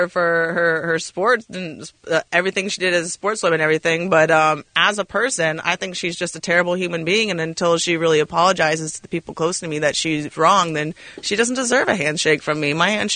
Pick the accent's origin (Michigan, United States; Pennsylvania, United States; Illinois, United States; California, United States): California, United States; Venice Beach; I don't have the energy to be like this all the time. I'm from Venice Beach, man.